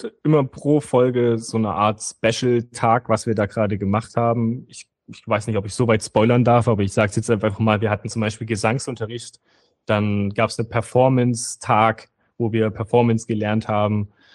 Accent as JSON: {"language": "German", "town": "Großenhain", "region": "Saxony", "country": "Germany", "tie": "born or raised there", "also_born_or_lived": "Mittweida", "lives_now": "Leipzig, Germany", "said": "In Großenhain, in der Nähe von Dresden. Ein kleines Kaff. Wenn man Riesa, Meißen, Großenhain kennt, ist das Teufelsdreieck."}